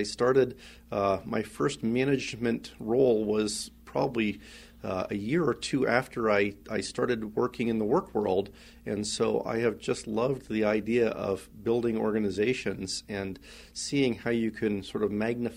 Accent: Princeton, New Jersey, United States; born there; I actually was born in Princeton, New Jersey. My mother was a librarian. My father was a nuclear physicist.

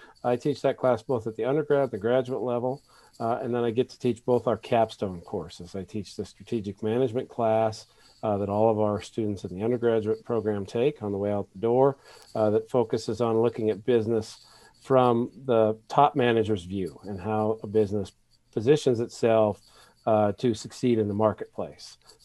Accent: Great Falls, Montana, United States; now in Pocatello, United States; Well, Shane, as you know, I'm from Great Falls, Montana originally.

